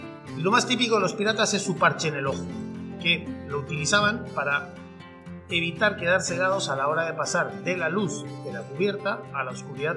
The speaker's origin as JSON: {"language": "Spanish", "country": "Peru", "tie": "born or raised there", "said": "El surf es algo que me marcó también en mi infancia en Perú."}